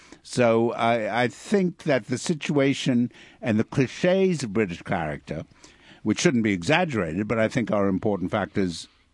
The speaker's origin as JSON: {"language": "English", "region": "New York", "country": "United States", "tie": "born or raised there", "said": "though American, I grew up in New York"}